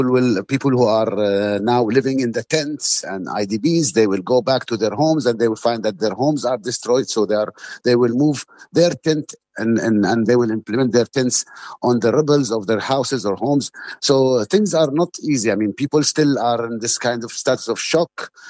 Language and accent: English; Gaza, Gaza Strip, Palestine; English is a second language; I'm a Palestinian doctor. I'm working with myself, but I'm Palestinian from Gaza.